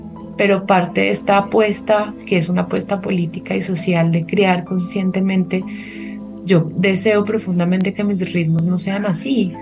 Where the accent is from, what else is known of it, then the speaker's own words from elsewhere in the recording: Bogotá, Bogotá Capital District, Colombia; las que yo traigo como bogotana